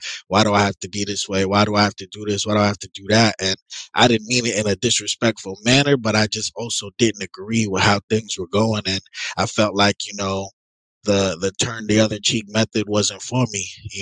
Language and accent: English; Brooklyn, New York, United States; also born or lived in California; now in South Florida, United States; I'm from Brooklyn, New York originally. Yep. And so pretty much, you know, I live in South Florida now, but I spent 5 years in California military